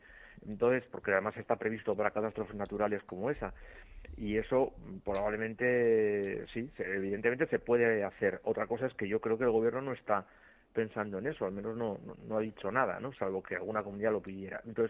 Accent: Galicia, Spain; born there; yo soy gallego de nacimiento

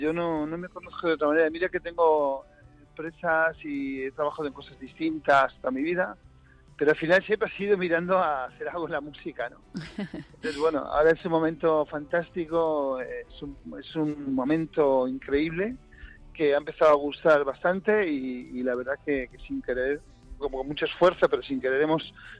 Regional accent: Madrid, Community of Madrid, Spain; now in Morata de Tajuña, Spain; Yo soy de Madrid capital, ¿vale? Con padres gaditanos, o sea, que yo me siento un poco de Cádiz también

